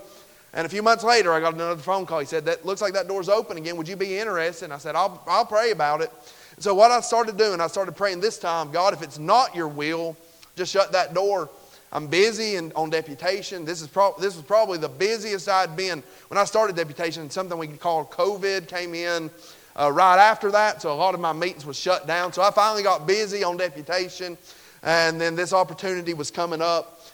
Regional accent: the South, United States; now in Utah, United States; I grew up in the South. We had a Baptist church on about every street corner

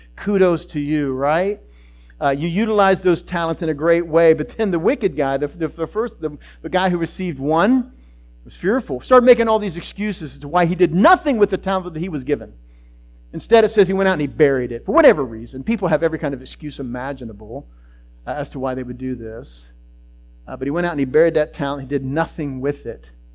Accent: Utica, Ohio, United States; This is why I stepped out of State Farm Insurance and came to my hometown, Utica, Ohio.

